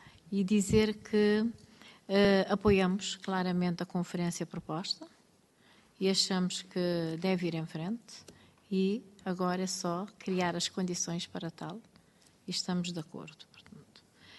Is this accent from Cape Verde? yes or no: yes; Cape Verde; Em Cabo Verde há um termo muito interessante que se diz, já que estamos aqui a falar de línguas, a língua materna, a língua oficial, nós dizemos